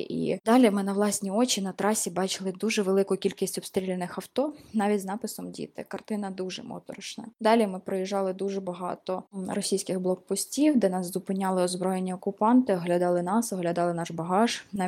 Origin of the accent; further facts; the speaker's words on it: Bucha, Kyiv Oblast, Ukraine; і я з Бучі.